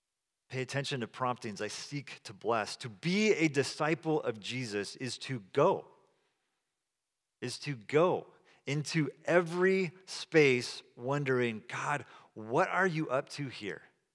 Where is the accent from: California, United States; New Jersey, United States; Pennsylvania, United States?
California, United States; Salinas; We're both from Salinas, California, very divided community. Amy's from one side, I'm from the other side.